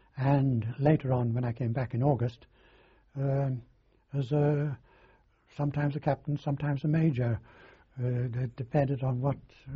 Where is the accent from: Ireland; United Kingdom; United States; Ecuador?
United Kingdom; I should really go through the American gate, even although I was British